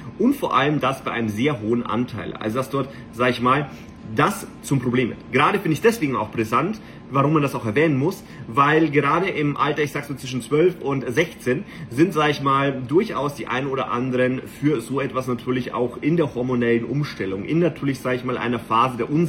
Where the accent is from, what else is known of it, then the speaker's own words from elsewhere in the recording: Bavaria, Germany; ich bin ja selber in Bayern zur Schule gegangen